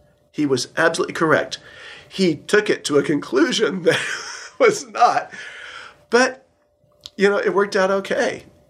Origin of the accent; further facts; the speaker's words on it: Midwest, United States; And I'm from the Midwest originally, so I spent the first, few decades of my life walking on solid ground.